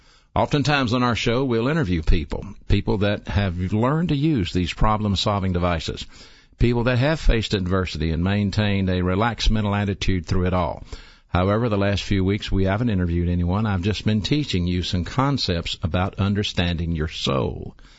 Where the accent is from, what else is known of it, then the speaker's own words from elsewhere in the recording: Birmingham, Alabama, United States; I'm from Birmingham, and if this is your first time to listen to me, welcome aboard.